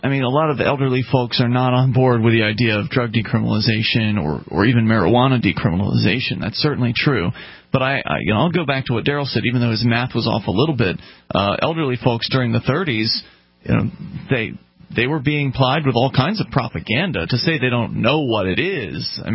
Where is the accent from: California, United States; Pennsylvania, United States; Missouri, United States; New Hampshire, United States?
New Hampshire, United States; Keene; from Keene, blah, blah, blah.